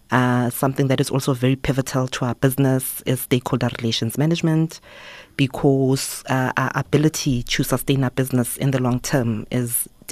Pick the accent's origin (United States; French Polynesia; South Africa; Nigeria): South Africa; Soweto, Gauteng; also born or lived in Atteridgeville; So I was born in Attridgeville, grew up in Orlando East Soweto, which is where my mom comes from.